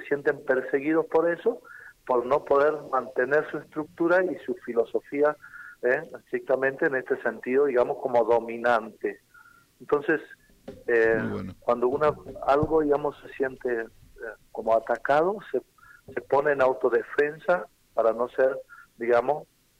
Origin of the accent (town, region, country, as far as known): Argentina